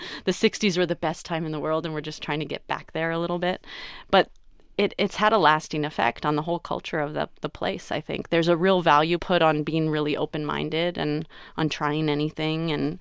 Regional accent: Berkeley, California, United States; also born or lived in Alameda; Well, I grew up in the Bay Area. I grew up in the East Bay, in Berkeley and Alameda

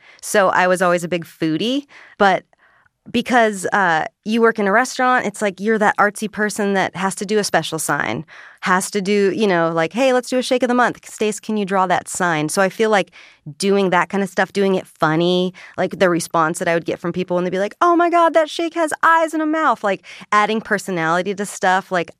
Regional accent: Huntington Beach, California, United States; Well, I'm from Huntington Beach, California, originally, so just down in the OC. I moved up here about 9 years ago.

